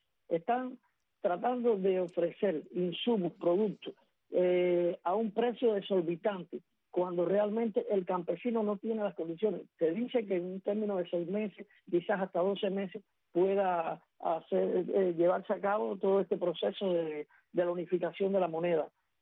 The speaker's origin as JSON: {"language": "Spanish", "town": "San Juan y Martínez", "region": "Pinar del Río", "country": "Cuba", "tie": "born or raised there", "said": "siempre hablo del tabaco porque soy natural de San Juan y Martínez"}